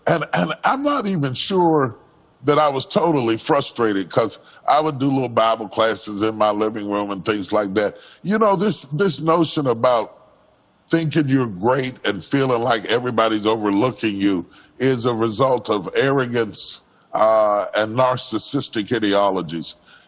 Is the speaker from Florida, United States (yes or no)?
no; Charleston, West Virginia, United States; I grew up in Charleston, West Virginia, and the population, I think, is around 40,000 people in the city of Charleston.